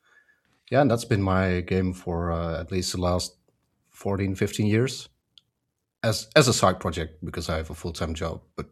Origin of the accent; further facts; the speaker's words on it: Netherlands; I'm a developer from the Netherlands